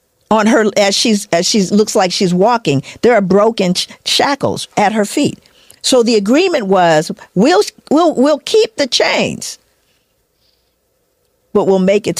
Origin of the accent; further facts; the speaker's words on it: Los Angeles, California, United States; I'm not scared. I'm from South Central.